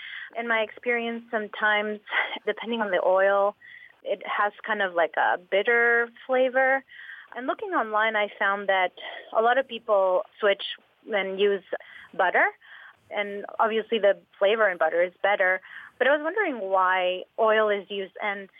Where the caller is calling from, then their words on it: Austin, Texas, United States; I'm calling from Austin, Texas.